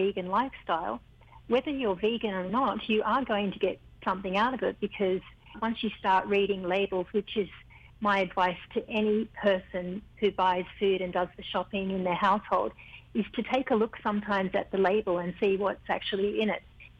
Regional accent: Australia; I happen to be half Fijian. My mother is Fijian. So while I was growing up in Australia, I mean, I ate Fijian food all the time

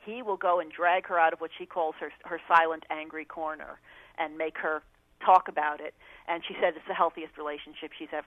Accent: New York, United States; as we said when I was growing up in New York, like chopped liver.

